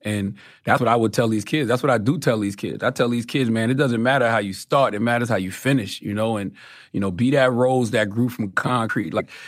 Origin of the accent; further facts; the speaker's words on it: Mount Corner, South Carolina, United States; I'm from Mount Corner, South Carolina. Even though I've transcended my circumstances, I still represent Mount Corner to the fullest because so much of who I am is that place.